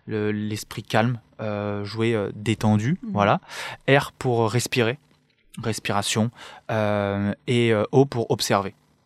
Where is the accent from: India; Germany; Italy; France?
France; Lyon, Auvergne-Rhône-Alpes; parce que je suis originaire de Lyon, moi